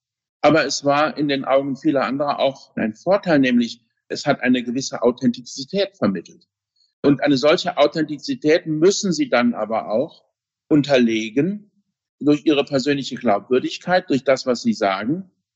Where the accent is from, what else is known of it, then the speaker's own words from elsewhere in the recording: Saarland, Germany; ich werde in Zukunft meine Zeit zwischen meiner Heimat im Saarland, wo ich wohne, und Berlin teilen